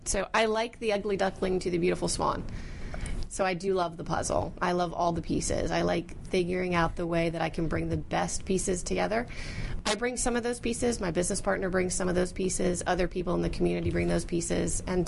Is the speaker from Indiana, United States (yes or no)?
no; Pocosin, Virginia, United States; From a really tiny town called Pocosin, Virginia, about the size of Mayberry.